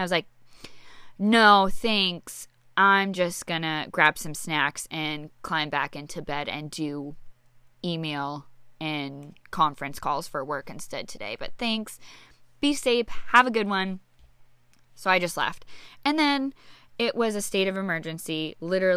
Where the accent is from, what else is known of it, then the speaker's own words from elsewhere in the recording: New England, United States; But I'm also from New England, so I'm like, I kind of have the balls in the sense that, okay, like I know how to handle snow.